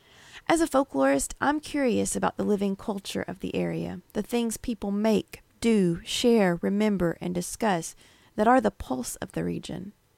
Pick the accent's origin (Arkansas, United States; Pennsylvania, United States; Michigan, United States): Arkansas, United States; Dardanelle; Both sides of my family have lived in Yell County, Arkansas for generations. I grew up in Dardanelle, right on the Arkansas River, across the water from the larger town, relatively speaking, of Russellville.